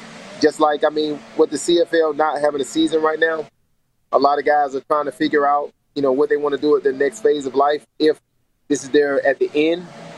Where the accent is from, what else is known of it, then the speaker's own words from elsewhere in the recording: Miami, Florida, United States; now in Fort Lauderdale, United States; I'm in Miami, Florida. I grew up in Miami. I'm from Miami Gardens, but I stay in Fort Lauderdale now, but I'm from Miami, Florida.